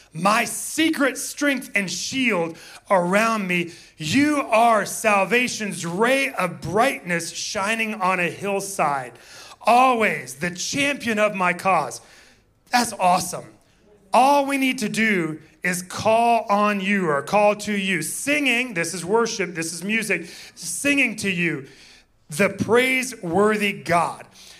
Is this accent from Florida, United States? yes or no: yes; Orlando, Florida, United States; some of my part of my backstory was growing up in Orlando and starting to play drums